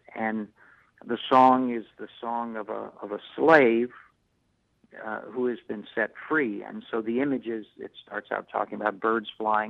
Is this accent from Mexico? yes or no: yes; Mexico City, Mexico; I grew up in Mexico City.